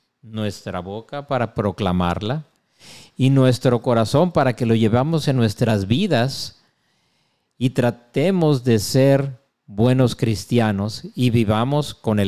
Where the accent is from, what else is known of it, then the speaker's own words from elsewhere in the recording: Mexico; moved away as an adult; now in United States; yo me crié más en mi infancia y adolescencia en México y ya después me vine a los Estados Unidos, ya tengo más tiempo aquí que en México, uh-huh. Porque he estado aquí más de 30 años